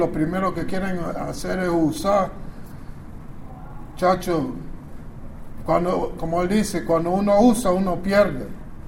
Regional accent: Brooklyn, New York, United States; also born or lived in Panama; yo también soy de Brooklyn. O sea, criado en Brooklyn, pero soy de Panamá, tú sabes. Soy panameño, pero criado en Brooklyn.

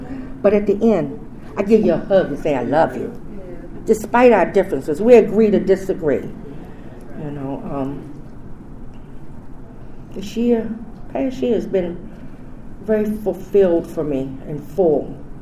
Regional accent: Washington, District of Columbia, United States; I came here, you know, I'm from Northwest D.C., Georgia Avenue, Moore Street.

